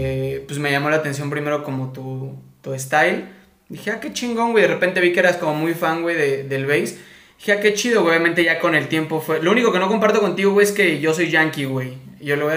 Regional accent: Córdoba, Veracruz, Mexico; Yo soy de Córdoba

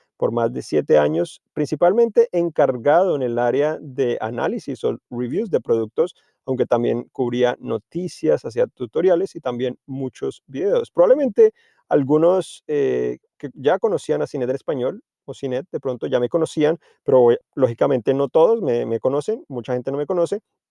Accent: Colombia; accent: Colombian; moved away as an adult; now in San Francisco, United States; Como pueden notar por mi acento, soy colombiano, pero en realidad vivo en Estados Unidos ya por muchos años. Recientemente vivo en San Francisco, en el área de la Bahía, en los alrededores de San Francisco, ya por más de 7 años que yo viviendo aquí.

